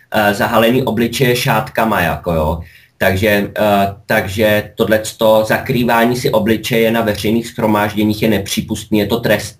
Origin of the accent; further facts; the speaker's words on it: Bohemia, Czechia; now in Germany; Tak já si myslím, u nás v Čechách my jsme přeci jenom trošku jiný povahy, jo.